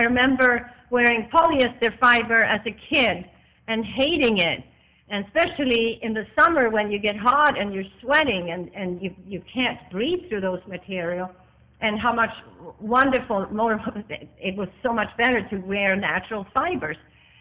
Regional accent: Sweden; Well, I am from Sweden.

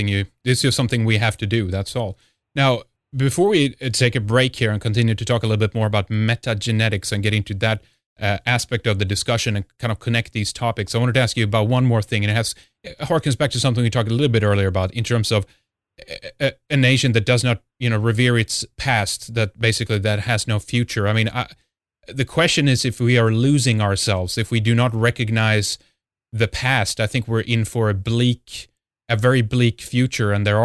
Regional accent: Sweden; born or raised there

